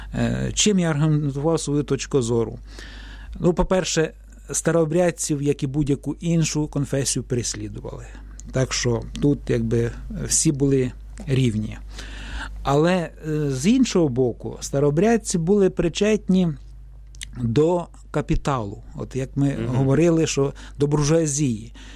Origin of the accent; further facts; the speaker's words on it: Kurenivka, Vinnytsia Oblast, Ukraine; Власне, я з Куренівки родом